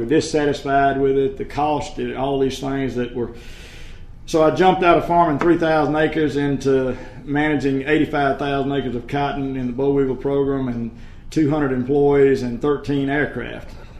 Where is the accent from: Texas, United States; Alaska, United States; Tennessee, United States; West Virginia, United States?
Tennessee, United States; Arlington; I am from Arlington, Tennessee, and my family has been in the farming business for 113 years.